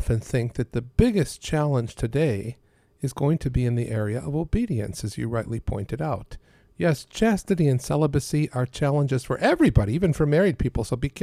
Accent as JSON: {"language": "English", "town": "Rochester", "region": "New York", "country": "United States", "tie": "born or raised there", "said": "I grew up in Rochester, New York."}